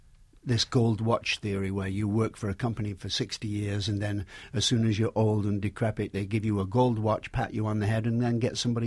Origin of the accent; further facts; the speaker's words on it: Salford, North West England, United Kingdom; It's a small suburb of Manchester.